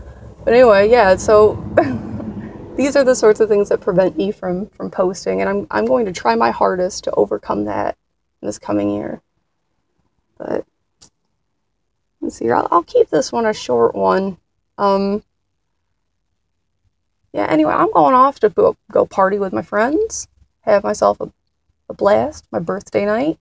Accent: Pennsylvania, United States; Where I was born and raised is in northeastern Pennsylvania. We're right above the Anthracite dialect region. So we have some of that influence.

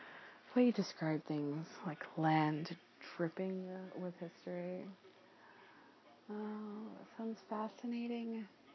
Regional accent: Texas, United States; also born or lived in Oklahoma; And I grew up in North Texas and Oklahoma. I've got family here, so we kind of went back and forth a lot visiting.

